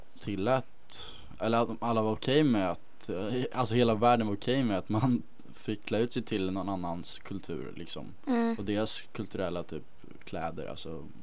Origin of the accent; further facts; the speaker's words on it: Sweden; born there; jag är född i Sverige och svensk och jag är vit, jag bor i Täby.